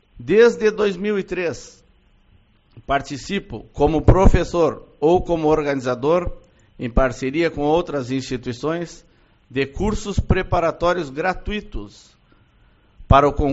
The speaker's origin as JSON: {"language": "Portuguese", "town": "Uruguaiana", "region": "Rio Grande do Sul", "country": "Brazil", "tie": "born or raised there", "said": "Quero dizer que sou natural de Uruguaiana e aqui vivi minha infância, onde, aos 12 anos, iniciei minha primeira ocupação como lavador de carros nessa cidade."}